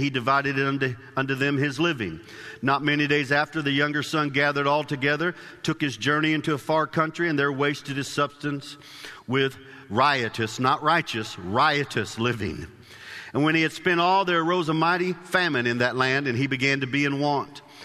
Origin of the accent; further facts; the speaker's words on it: Illinois, United States; I grew up in Central Illinois, and in the summertime, we would put up straw and hay bales